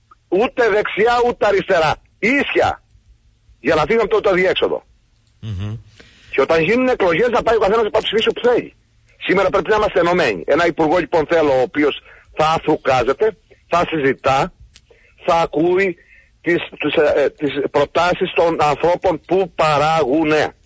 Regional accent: Crete, Greece; και είμαι και μοναδικός από την Κρήτη

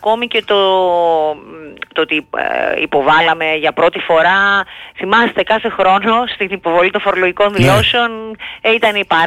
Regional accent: Thessaloniki, Central Macedonia, Greece; Εγώ, για παράδειγμα, που γεννήθηκα μεγάλο στη Θεσσαλονίκη

